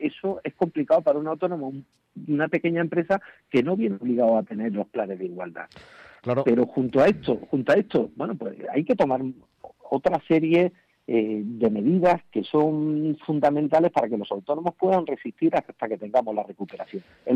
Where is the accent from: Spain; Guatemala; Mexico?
Spain; Andalusia; ustedes saben que yo soy andaluz